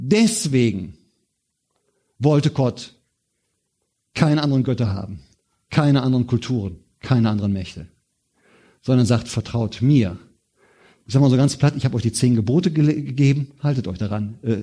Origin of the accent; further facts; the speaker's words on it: Germany; Das muss ich mir mal vorstellen, wir als Deutsche, wir sagen immer, nein, wollen wir nicht.